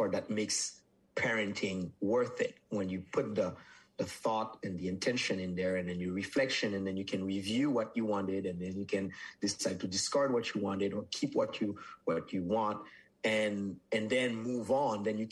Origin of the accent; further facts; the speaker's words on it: Haiti; I remember growing up in Haiti